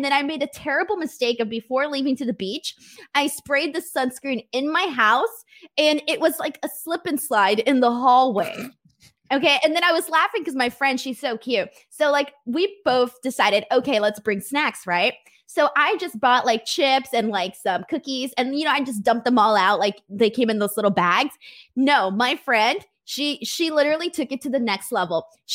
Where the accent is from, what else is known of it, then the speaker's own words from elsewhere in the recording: United States; I'm Mexican American. Because I wasn't born in Mexico.